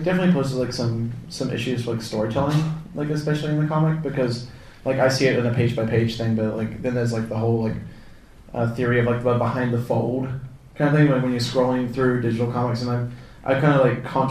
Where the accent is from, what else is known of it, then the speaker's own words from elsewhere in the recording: New Zealand; I grew up in New Zealand, and no one else really did comics.